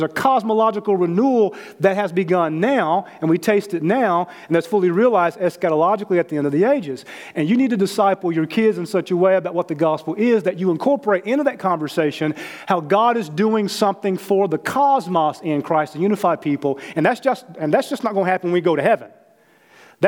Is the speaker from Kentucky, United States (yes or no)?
yes; Kentucky, United States; with his mother being from Costa Rica and I'm from Kentucky.